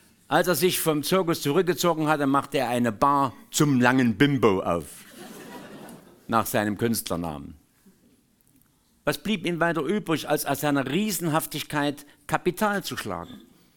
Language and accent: German; Zwickau, Saxony, Germany; wohnt in meiner Heimatstadt Zwickau im Haus gegenüber